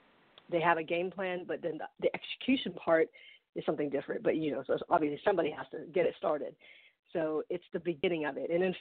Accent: Philippines; now in United States; I'm not just Filipina. I'm also American.

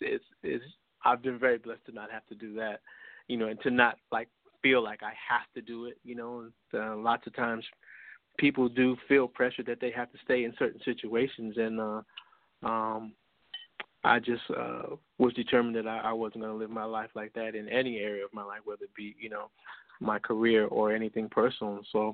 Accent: Spring Valley, New York, United States; I hired James Crab Robinson, who I grew up with in Spring Valley.

